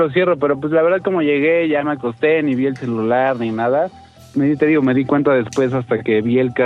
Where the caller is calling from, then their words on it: Atizapán de Zaragoza, State of Mexico, Mexico; Hoy te marco desde Atizapán de Zaragoza